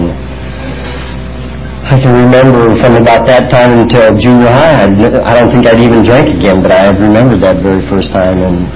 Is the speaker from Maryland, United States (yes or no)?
no; Montana, United States; I was born and raised in Montana. And I grew up in a small town up there of maybe 100-150 people.